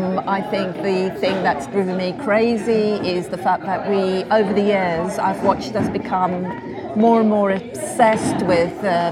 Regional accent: South Africa; One is me as a South African, it doesn't feel like a centenary of voting for women.

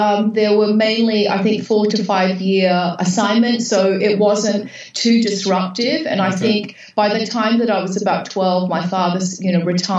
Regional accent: Australia; accent: slightly Australian; It's slightly Australian. Yeah, slightly Australian.

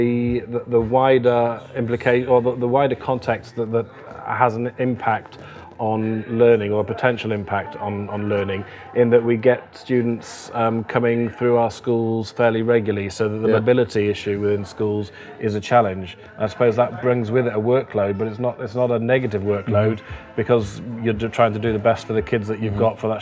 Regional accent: Germany; So I was actually born and brought up in British Forces Germany. My father was a teacher doing the similar sort of thing.

